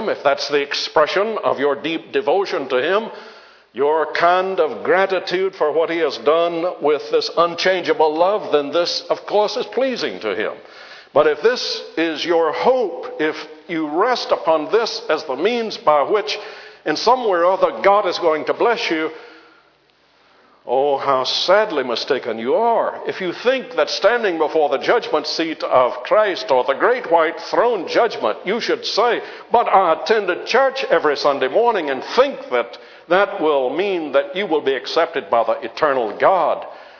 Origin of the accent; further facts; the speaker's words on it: Charleston, South Carolina, United States; In my hometown in Charleston, South Carolina, we still have a Huguenot church.